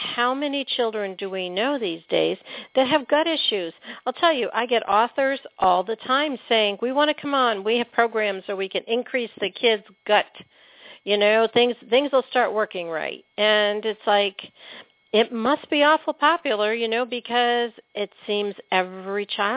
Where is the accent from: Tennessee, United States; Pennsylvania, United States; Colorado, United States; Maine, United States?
Pennsylvania, United States; I grew up in Pennsylvania, north of the Amish country in the 50s and 60s.